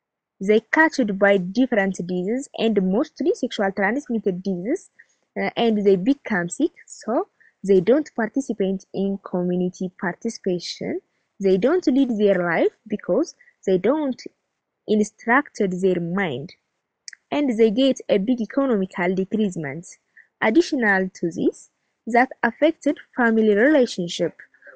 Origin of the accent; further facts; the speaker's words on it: Dangila, Amhara, Ethiopia; born there; English is a second language; I am grade 12 student. I was born in Marsk in Dangla, and also I live in Dangla, Walada.